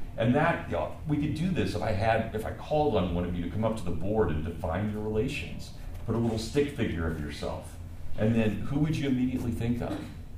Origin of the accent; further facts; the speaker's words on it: United States; I'm an American.